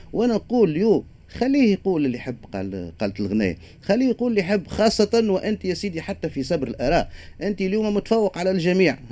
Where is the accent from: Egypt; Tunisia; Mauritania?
Tunisia; انا تونسي، نحكي تو مواطن تونسي، انا تونسي نحب تونس